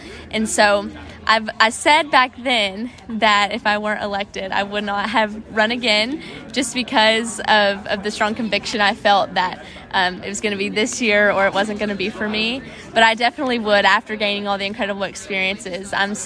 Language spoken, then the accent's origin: English; Kentucky, United States; and I come from Kentucky, which is a pretty large size of a state association in the country